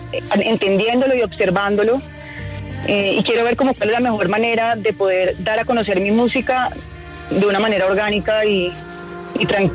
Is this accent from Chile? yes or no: no; Cali, Valle del Cauca, Colombia; Yo soy caleña, me fascina la salsa